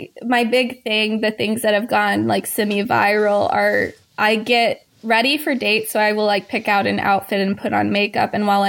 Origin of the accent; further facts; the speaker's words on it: Garner, North Carolina, United States; accent: Southern; now in Cary, United States; So I'm from Garner, which is stereotypically like lower income, like very Southern.